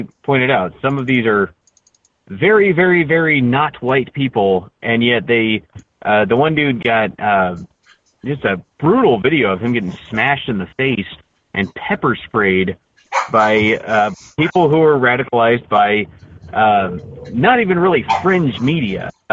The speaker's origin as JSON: {"language": "English", "region": "North Carolina", "country": "United States", "said": "I'm from North Carolina, where people walk around with guns all the time."}